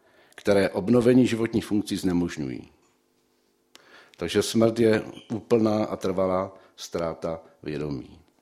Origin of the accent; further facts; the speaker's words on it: Zlín, Zlín Region, Czechia; Já jsem vyrůstal ve Zlíně